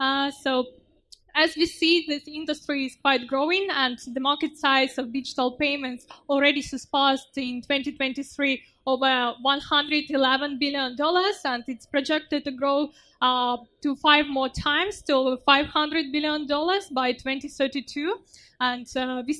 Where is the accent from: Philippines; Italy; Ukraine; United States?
Ukraine; English is a second language; now in Dubai, United Arab Emirates; I'm from Ukraine originally and have been living partly in the UAE, in Dubai.